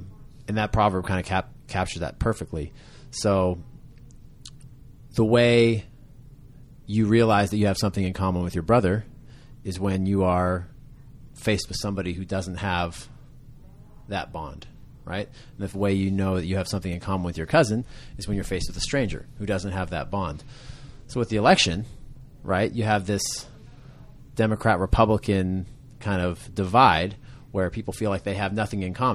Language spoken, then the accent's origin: English; Sacramento, California, United States; So I would tell them I'm from California. And if I was down, say, traveling to San Diego to visit, you know, my grandma, and somebody asked me where I'm from, I'd say I'm from Sacramento.